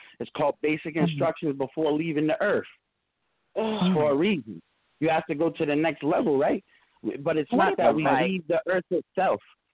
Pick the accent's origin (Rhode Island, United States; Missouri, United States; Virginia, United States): Rhode Island, United States; America, I'm from New England. I'm from Rhode Island. We're progressive out here.